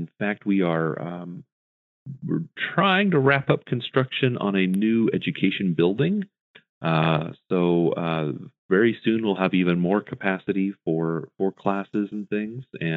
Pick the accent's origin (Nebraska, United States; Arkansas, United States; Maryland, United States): Nebraska, United States; And I'm originally from Nebraska